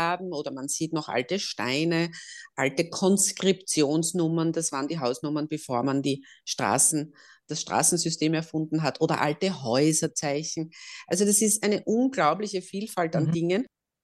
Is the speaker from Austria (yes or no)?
yes; Mariazell, Styria, Austria; also ich komme aus Mariazell, wo ständig die Glocken geläutet haben.